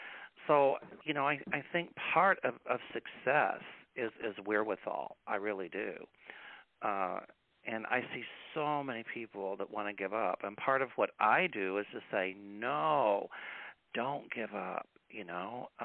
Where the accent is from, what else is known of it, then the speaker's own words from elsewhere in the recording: Kentucky, United States; because I'm from the South originally. I grew up on a tobacco farm in Kentucky.